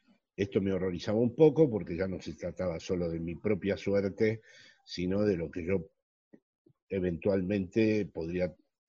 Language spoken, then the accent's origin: Spanish; Argentina; moved away; he seguido siendo un argentino que vive aquí desde hace 44 años y ahora sí lo interrumpió la pandemia, pero en general paso la mitad del año en Argentina.